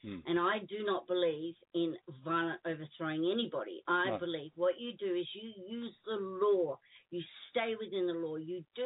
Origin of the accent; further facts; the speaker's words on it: Australia; As an Australian citizen, I believe passionately in using the legal foundation basis constitution.